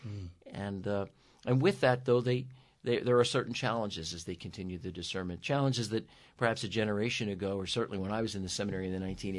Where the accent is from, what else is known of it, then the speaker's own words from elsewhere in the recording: North Wales, Pennsylvania, United States; also born or lived in Ambler; But I grew up in the Archdiocese. I was born in 1960, and my family was living in Ambler at the time, at St. Joseph's in Ambler, and where I was baptized. And then we later moved to St. Rose of Lima in North Wales.